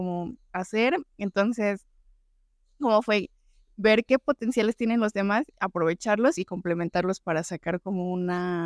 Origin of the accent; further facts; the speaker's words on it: Mexico; no es lo mismo arreglar un problema como mexicanos a arreglar un problema como japoneses